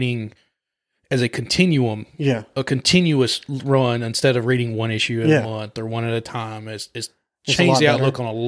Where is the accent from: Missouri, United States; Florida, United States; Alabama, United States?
Alabama, United States; Cause I grew up in South Alabama.